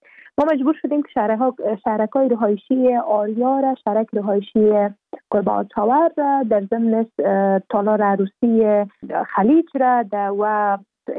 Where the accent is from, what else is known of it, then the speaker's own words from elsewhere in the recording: Afghanistan; به عنوان یک افغان